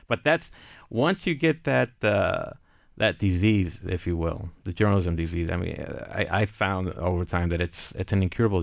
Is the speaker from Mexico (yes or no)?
yes; Mexico; now in United States; I've never really quite seen myself as Mexican-American. I've seen myself as Mexican. I mean, my first memories are of Mexico.